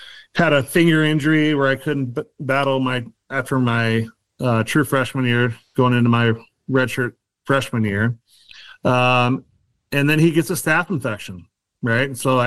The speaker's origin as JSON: {"language": "English", "region": "California", "country": "United States", "tie": "born or raised there", "said": "because, you know, growing up in California, back in those days, all you get was UCLA and USC on TV."}